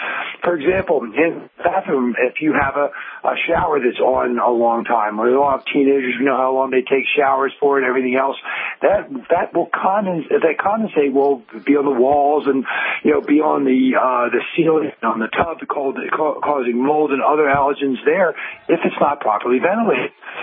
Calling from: Pennsylvania, United States; I'm calling in from snowy Pennsylvania.

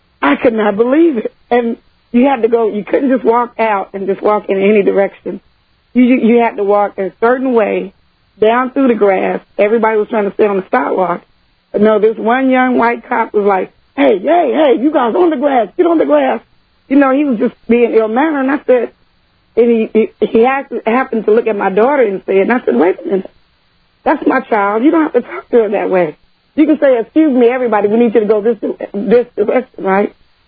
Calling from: Dallas, Texas, United States; I'm calling from Texas.

